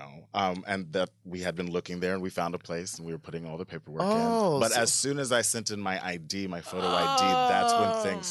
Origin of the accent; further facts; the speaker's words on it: Tulsa, Oklahoma, United States; moved away; Well, I moved here from Oklahoma about 12 years ago.